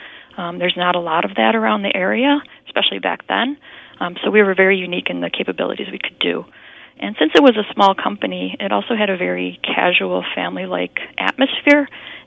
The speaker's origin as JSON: {"language": "English", "town": "Buffalo", "region": "New York", "country": "United States", "tie": "born or raised there", "said": "And being born and raised in Buffalo, I accepted an offer from the University at Buffalo program"}